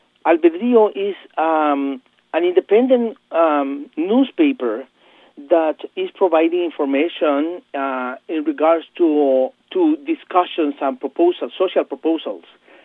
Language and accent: English; Guatemala; English is a second language; moved away as an adult; now in Canada; Okay, well, I'm originally from Guatemala. I study engineering back in Guatemala, and I have been in outside my country since 1981. In Canada, I went back to university